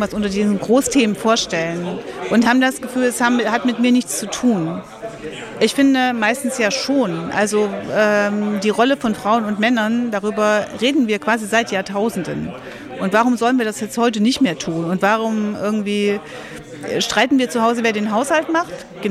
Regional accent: East Germany, Germany; ich bin ja in der DDR groß geworden und wir haben eine Diktatur gestürzt und haben diese Demokratie erkämpft und erschaffen.

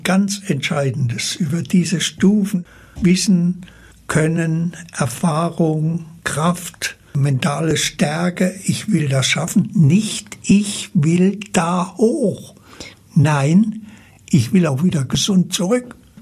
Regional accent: Zella-Mehlis, Thuringia, Germany; Ich komme aus Zellamelis, Südthüringen, da wo manche Urlaub machen, da bin ich zu Hause, bin ich geboren und nach dem Berufsleben dort wieder zurückgekehrt.

